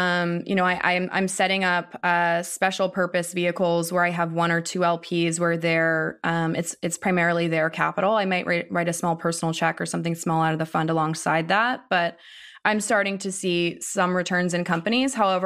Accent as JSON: {"language": "English", "region": "Ohio", "country": "United States", "tie": "born or raised there", "said": "I went to a state school. I grew up in Ohio."}